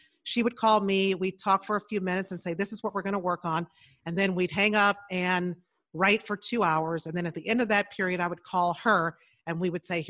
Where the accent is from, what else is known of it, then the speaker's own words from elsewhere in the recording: Chicago, Illinois, United States; No, I grew up in Chicago. So in the big city on the South side